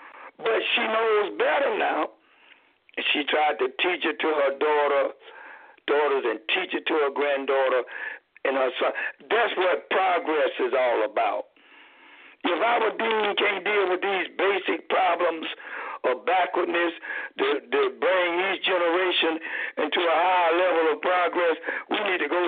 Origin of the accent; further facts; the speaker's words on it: the South, United States; When I was in the South, growing up, if a young lady got pregnant